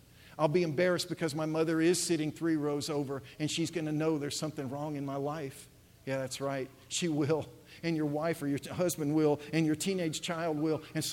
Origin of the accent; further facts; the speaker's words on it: St. Louis, Missouri, United States; My very best friend, by the name of Perry Lewis, I grew up with in St. Louis